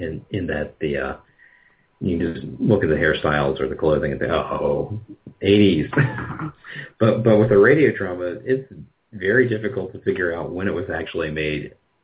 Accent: Pennsylvania, United States; My hometown in Pennsylvania, the public radio station there won't carry the show.

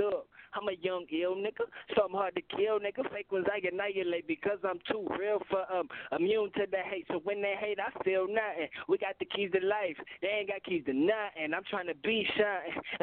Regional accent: Saint Paul, Minnesota, United States; I'm from St. Paul, but nigga, I didn't grow up on the south side. I didn't grow up on the north. You know, nigga, I done been everywhere. Me and moms moved around a lot, my nigga. So I grew up in Twin Cities, baby.

